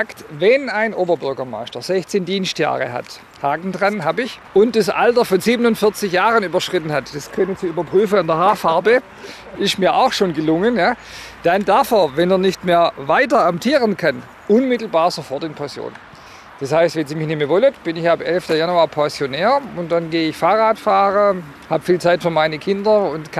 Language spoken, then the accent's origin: German; Baden-Württemberg, Germany; Ich würde aber als Schwabe trotzdem dazu raten